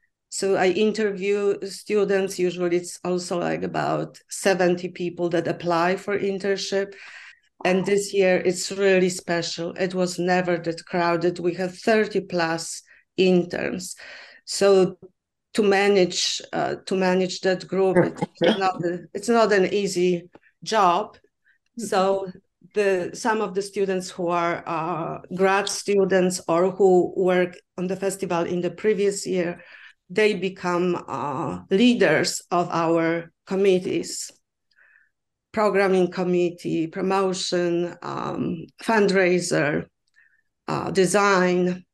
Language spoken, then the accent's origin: English; Poland; English is a second language; moved away as an adult; now in Pittsburgh, United States; That this year is my 17th year, but I came here from Poland as a visiting professor to teach language and film at the University of Pittsburgh.